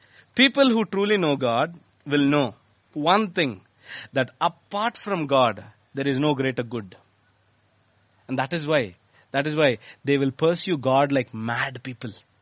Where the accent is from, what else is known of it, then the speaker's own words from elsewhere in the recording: Vijayawada, Andhra Pradesh, India; I come from Vijayawada, so a lot of meetings used to happen in different street corners.